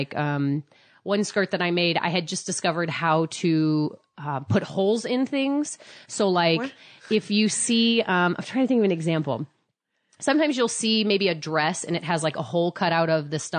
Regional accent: St. Louis, Missouri, United States; Because I'm from St. Louis.

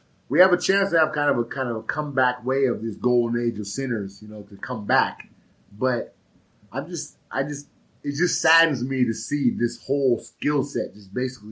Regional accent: Seattle, Washington, United States; I'm from Seattle, so, you know, we always thought he was a goon, you know.

